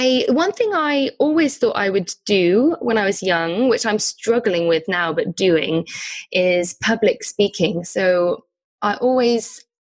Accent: Wales, United Kingdom; now in England; I should mention that I'm Welsh. So I live in the UK, but I live in England now, and I'm Welsh

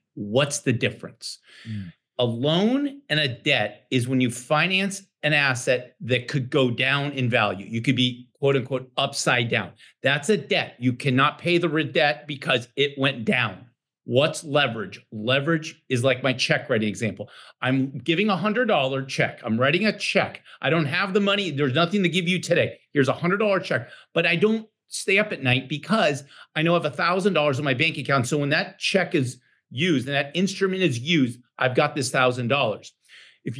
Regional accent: Franklin, Tennessee, United States; By the way, I'm from Franklin, Tennessee, and over my window right out there is a big house somebody lives in.

